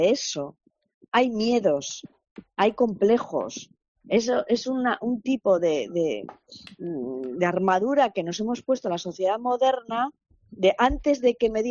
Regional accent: Bilbao, Basque Country, Spain; yo soy de Bilbao

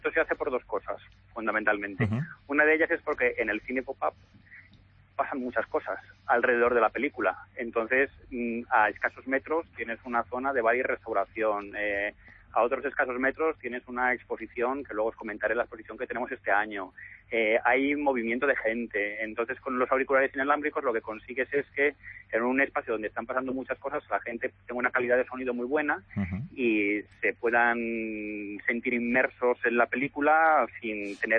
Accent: Madrid, Community of Madrid, Spain; yo soy de Madrid

